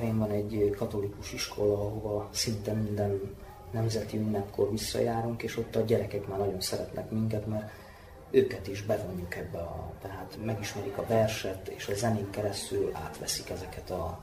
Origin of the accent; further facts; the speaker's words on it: Reghin, Mureș County, Romania; Erdélybe voltak, Szászrégenbe, ahol én születtem, és akkor ott éltem.